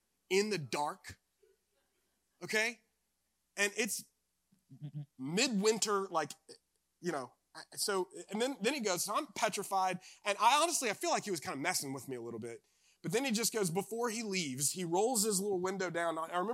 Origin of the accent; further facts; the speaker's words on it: North Carolina, United States; I grew up in Eastern North Carolina, not too far from here